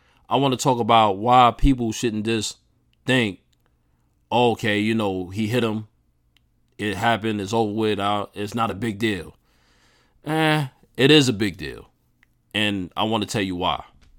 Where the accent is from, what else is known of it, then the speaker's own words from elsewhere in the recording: New York, United States; That's my hometown, New York.